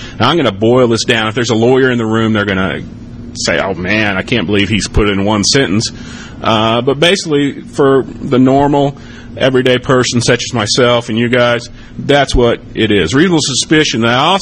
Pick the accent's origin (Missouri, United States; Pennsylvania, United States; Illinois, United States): Missouri, United States; Number two, I am a lawyer from Missouri. I have a Missouri license.